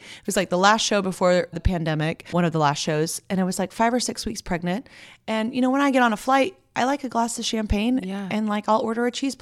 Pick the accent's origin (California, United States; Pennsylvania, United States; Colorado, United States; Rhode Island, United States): California, United States; Santa Barbara; I grew up mostly in Santa Barbara.